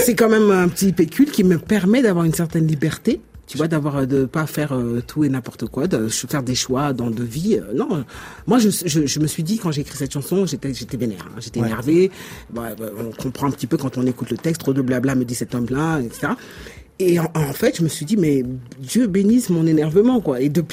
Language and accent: French; France; parce que je suis française.